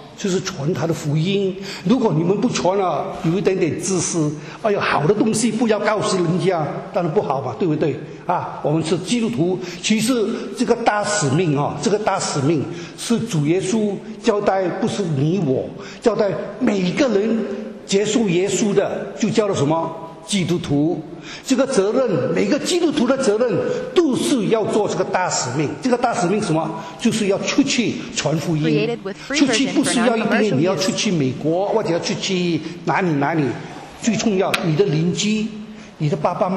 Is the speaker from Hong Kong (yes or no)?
no; Malaysia; now in United States; 我自己是从马来，我本身是马来西亚人啊。1981年移民到美国，到今天就差不多37年了哈，37年哈。所以我的普通话有一点点不是很好啊。